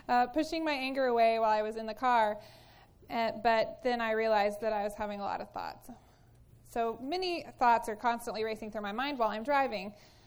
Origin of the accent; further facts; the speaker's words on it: Texas, United States; I grew up in Texas and went to school at Oklahoma Christian University, graduating with a degree in accounting.